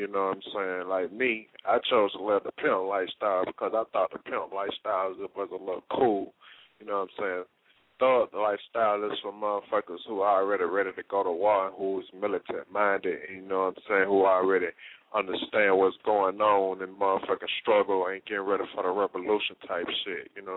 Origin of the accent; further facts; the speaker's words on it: Atlanta, Georgia, United States; where I'm from, man, I'm from the West End, Cascade, part of Atlanta, man